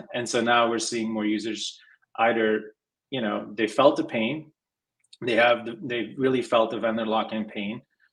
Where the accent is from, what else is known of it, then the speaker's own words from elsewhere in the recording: Belgium; now in United States; And then after that, I moved to the US. I'm originally from Belgium